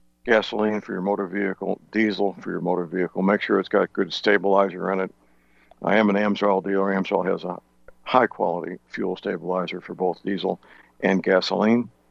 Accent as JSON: {"language": "English", "town": "St. Louis", "region": "Missouri", "country": "United States", "tie": "born or raised there", "said": "Monsanto, the headquarters in my hometown, St. Louis."}